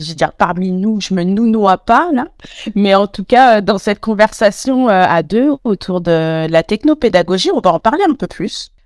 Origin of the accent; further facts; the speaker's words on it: Île-de-France, France; je suis française, donc on habitait dans la banlieue parisienne